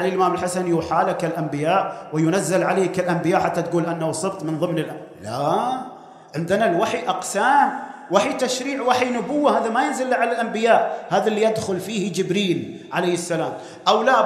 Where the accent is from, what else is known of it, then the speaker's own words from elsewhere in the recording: Qatif, Eastern Province, Saudi Arabia; يوجد عندنا في القطيف في غيره في العراق في البحرين توجد منابر محترم